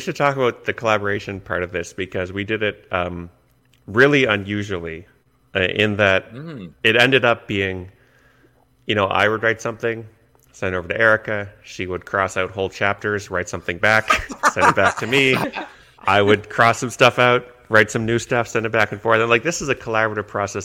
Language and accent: English; Canada; I'm Canadian.